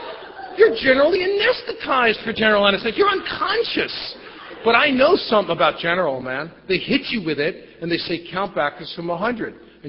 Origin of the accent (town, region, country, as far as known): New York City, New York, United States; born or raised there